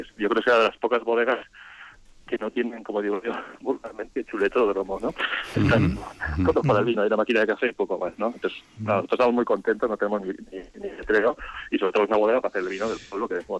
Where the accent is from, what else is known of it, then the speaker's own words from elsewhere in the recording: Navarre, Spain; vinimos a Rioja Alavesa, que es un poco nuestra tierra, aunque yo soy navarro del norte, como diría aquel, y lo que pasa es que cuando llegamos otra aquí a Rioja, que sería pues finales de los 80, principios de los 90